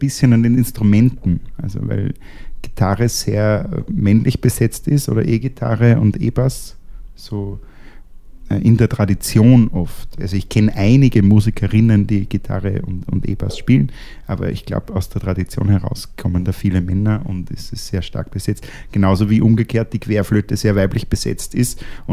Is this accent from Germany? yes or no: no; Austria; Also als Österreicher verbindet man das eher mit den früheren Austropop-Legenden.